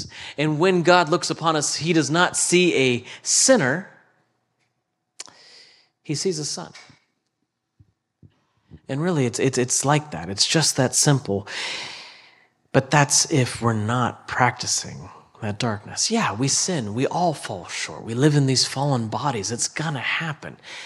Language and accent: English; United States; You know, we as Americans, I as an American, just believe that, hey, it's my own problem.